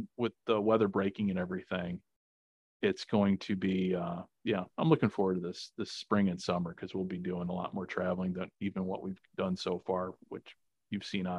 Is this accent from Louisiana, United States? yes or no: no; Chicago, Illinois, United States; now in Arizona, United States; And while I grew up in Chicago, love the Bears